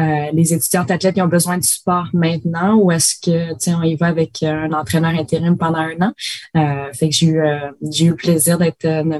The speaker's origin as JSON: {"language": "French", "town": "Gatineau", "region": "Quebec", "country": "Canada", "tie": "born or raised there", "said": "je suis restée dans ma ville natale toutes ces années-là. Je suis restée à Gatineau."}